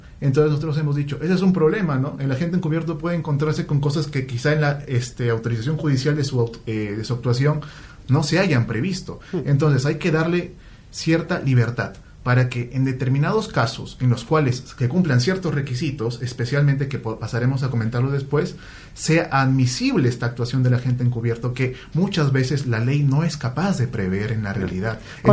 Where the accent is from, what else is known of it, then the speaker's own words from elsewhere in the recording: Chiclayo, Lambayeque, Peru; provengo de Chiclayo, Perú. Soy abogado por la Universidad Católica Santo Toribio de Morovejo, en la misma ciudad de Chiclayo